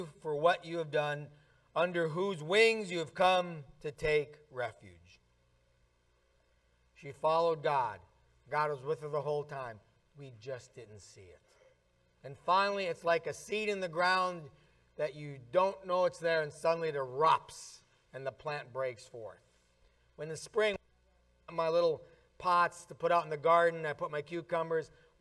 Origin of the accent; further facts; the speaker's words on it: North Dakota, United States; also born or lived in Minnesota; I was really from North Dakota and Minnesota. I don't know how they got Michigan.